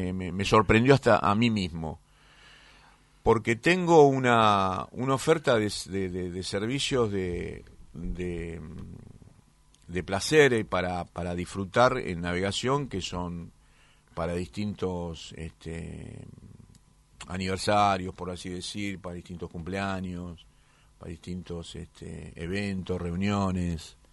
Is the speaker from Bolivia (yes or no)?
no; La Boca, Buenos Aires, Argentina; nosotros, lo que somos de la Boca.